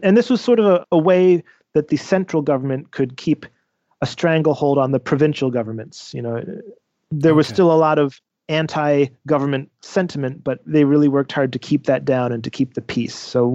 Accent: Pennsylvania, United States; I grew up outside of Philadelphia. So we had Camden, we had Philly

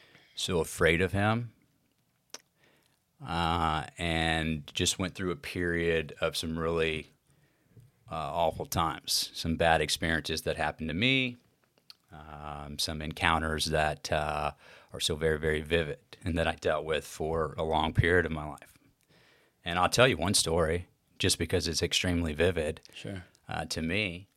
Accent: Texas, United States; Yeah. I grew up in Texas. My family, my father, are actually originally from here, from the Bradenton area.

